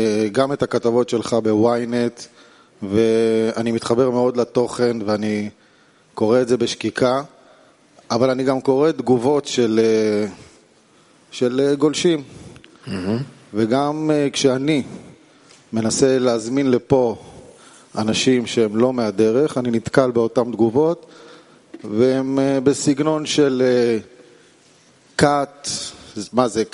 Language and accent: Hebrew; Tel Aviv, Tel Aviv District, Israel; מתל אביב, מתרגש ונרגש